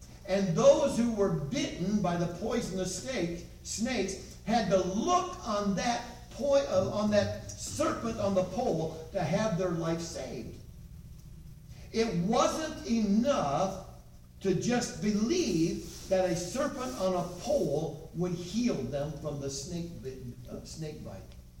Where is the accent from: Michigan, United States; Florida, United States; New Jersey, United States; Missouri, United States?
Michigan, United States; When I was at Harding University years ago, I was from Michigan